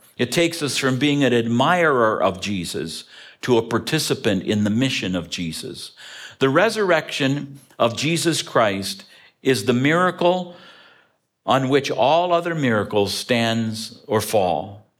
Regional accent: Ontario, Canada; I grew up in Ontario, Canada, not too far from Niagara Falls.

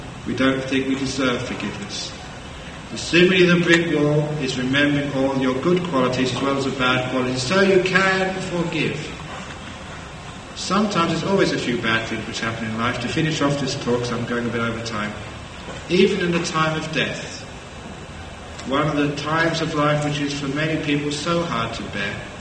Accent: London, United Kingdom; To explain it, I give a story from my own life growing up in London.

